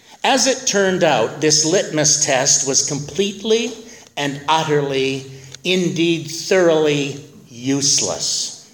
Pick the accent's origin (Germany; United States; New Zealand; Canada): Canada; in order to weed out the congregations where it would be difficult for me to feel comfortable as a Canadian.